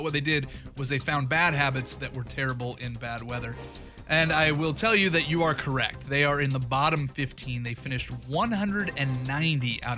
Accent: Vancouver, Washington, United States; All the complaints we had growing up in Vancouver, that Portland drivers were the worst

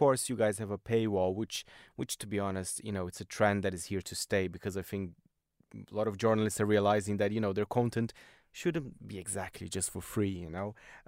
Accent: Brazil; English is a second language; now in London, United Kingdom; I'm a guy from Brazil living here in London.

